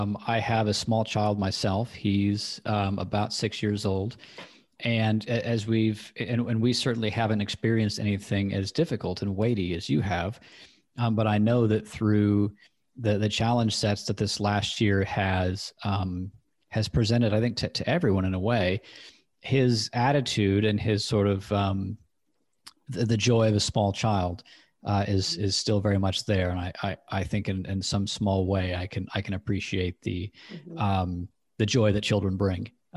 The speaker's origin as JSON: {"language": "English", "region": "Oregon", "country": "United States", "tie": "born or raised there", "said": "I grew up on the West Coast, and I grew up in Oregon, which has sort of a similar mindset, I would say."}